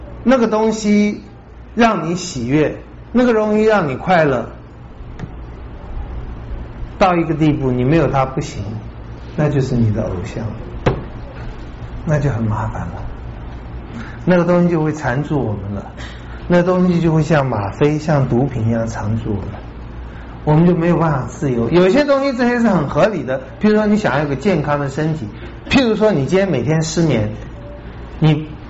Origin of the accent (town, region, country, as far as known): China